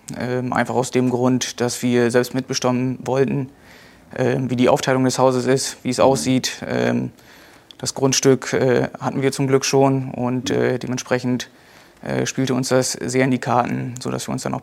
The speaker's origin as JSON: {"language": "German", "town": "Emlichheim", "region": "Lower Saxony", "country": "Germany", "said": "Wir kommen selber aus Emlichheim"}